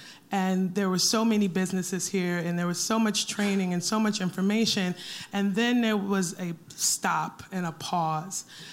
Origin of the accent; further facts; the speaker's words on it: New York City, New York, United States; now in Savannah, United States; When I moved here, I really wanted to just try to buy things very, very locally. And I'm from New York City, so, you know, local is sort of, you know, a state of mind.